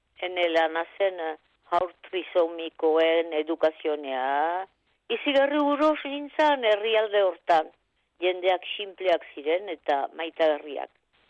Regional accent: Aldudes, Nouvelle-Aquitaine, France; Erraiten zuten alduden ene herri tipian bazirela 70 apez eta zerora mundu zabalean.

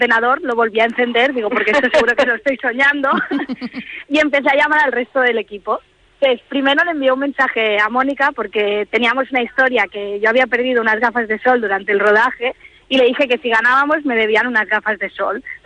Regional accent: Barcelona, Catalonia, Spain; Cuando decimos que somos de Barcelona es como, uy, de Barcelona, qué bonito tal.

